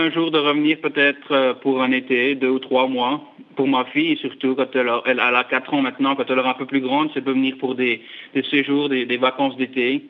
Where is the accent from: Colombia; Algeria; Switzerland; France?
Switzerland; now in United States; Ils entendent mon accent français, ils pensent que je viens du Canada, puis maintenant quand je rentre en Suisse, les gens, ils disent que j'ai un accent américain